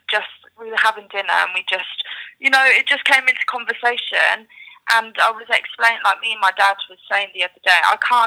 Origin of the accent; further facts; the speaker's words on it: United Kingdom; I think a lot of people, being British, we don't talk about a lot of the time what people are going through.